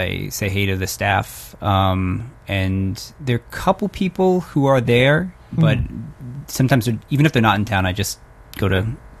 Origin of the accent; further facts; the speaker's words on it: New York, United States; I'm from Long Island.